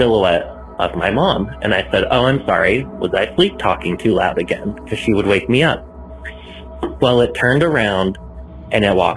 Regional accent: Wytheville, Virginia, United States; I'm from Wytheville, Virginia. And growing up, just about every house I lived in was haunted.

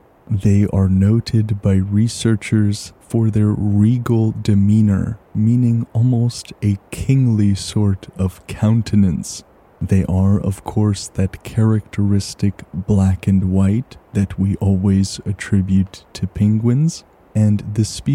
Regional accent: Canada; For me, as a Canadian, it feels like home.

